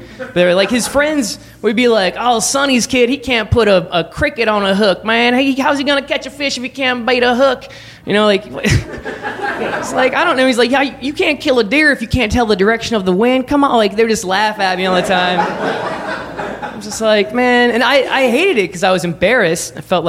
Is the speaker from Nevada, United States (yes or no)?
no; Baton Rouge, Louisiana, United States; I grew up in Baton Rouge, Louisiana, and this story is about my dad, who grew up in rural Mississippi.